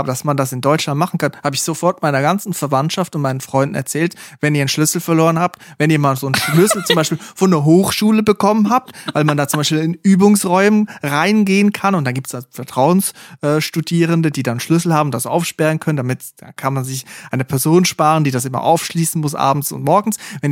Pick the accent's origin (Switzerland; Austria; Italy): Switzerland; da in der Region, wo ich herkomme, an der A1 in der Schweiz, wo jedes Dorf auch gleich ist